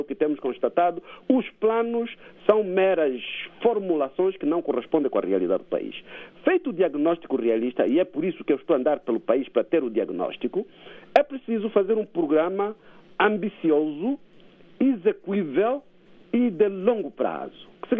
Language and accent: Portuguese; Huambo, Angola; também sou do Uambo.